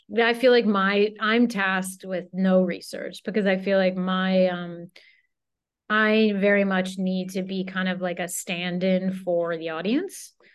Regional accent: New York, United States; now in Los Angeles, United States; We'd never worked before together because I was came from New York

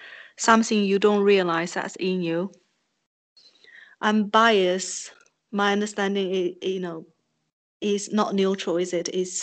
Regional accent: China; moved away as an adult; now in United Kingdom; I was born and raised in China. I came to Britain when I was 29 years old, so fully grown as a Chinese person, and now I have a British passport.

